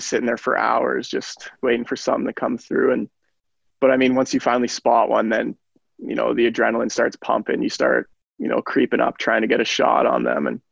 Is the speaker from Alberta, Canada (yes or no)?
no; Whitehorse, Yukon, Canada; I mean, during my draft year and stuff, that was kind of the main topic was me being from Whitehorse. So I've definitely done my fair share of interviews about this place. I mean, I love to be from here and represent it